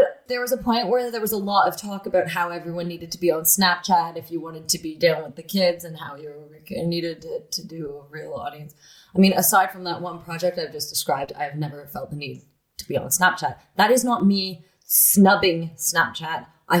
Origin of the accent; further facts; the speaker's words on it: Toronto, Ontario, Canada; I grew up in Toronto, definitely not Sicily.